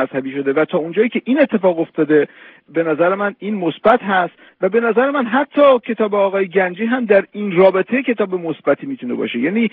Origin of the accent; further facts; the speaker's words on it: Iran; و به عنوان یک ایرانی آرزوی من هستش که این امکان پذیر باشه.